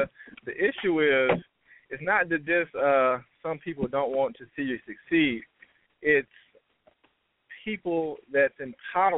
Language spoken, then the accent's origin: English; Georgia, United States; from Georgia.